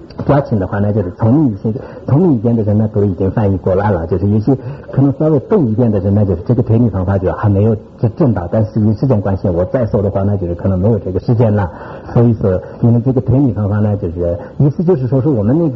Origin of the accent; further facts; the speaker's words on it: Sichuan, China; 就是我们四川人说是三国心